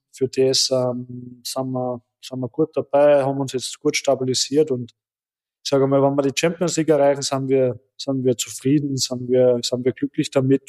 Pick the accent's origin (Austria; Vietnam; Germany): Austria; wir Österreicher